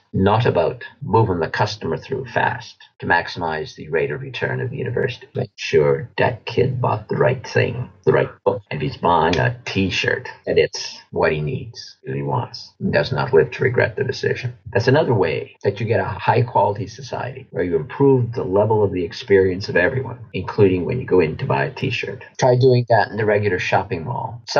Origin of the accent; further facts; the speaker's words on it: Canada; I'm going to decline because I'm Canadian.